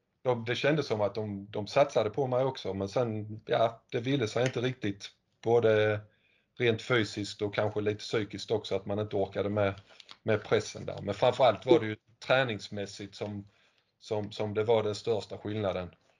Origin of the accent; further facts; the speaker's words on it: Hanskog, Skåne, Sweden; Jag är född och uppvuxen i Hanskog, en liten by utanför Kristianstad, norr om Kristianstad.